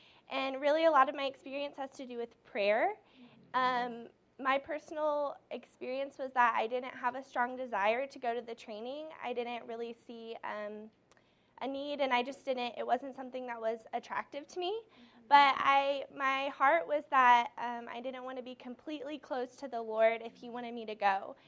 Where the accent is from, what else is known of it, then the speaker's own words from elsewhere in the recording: Norman, Oklahoma, United States; I am from Norman, Oklahoma